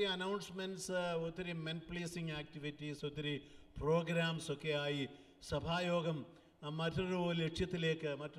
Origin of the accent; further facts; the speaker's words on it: Kerala, India; ഞങ്ങൾ മലബാറിൽ ജനിച്ചു വളർന്നവരാണ്.